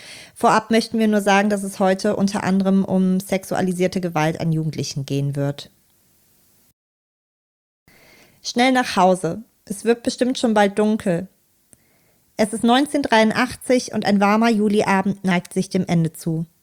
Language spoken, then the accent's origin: German; Aachen, North Rhine-Westphalia, Germany; heute habe ich auf Wunsch vieler ZuhörerInnen etwas aus meiner Heimat Aachen mitgebracht.